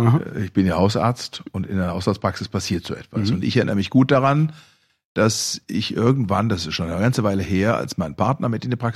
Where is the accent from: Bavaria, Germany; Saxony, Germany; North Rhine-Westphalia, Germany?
North Rhine-Westphalia, Germany; Bonn; born there; now in Berlin, Germany; ich lebe ja in der Woche hier weitestgehend in Berlin. Gebürtig komme ich aus Bonn. Und von den Vorfahren her bin ich halber Rheinländer und halber Westfale.